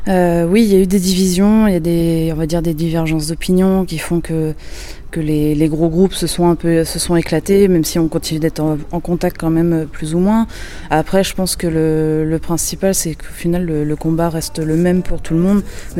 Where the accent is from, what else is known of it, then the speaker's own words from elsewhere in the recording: Brittany, France; now in Rennes, France; À la base, je suis originaire des Côtes d'Armor. Je suis enfant d'agriculteur.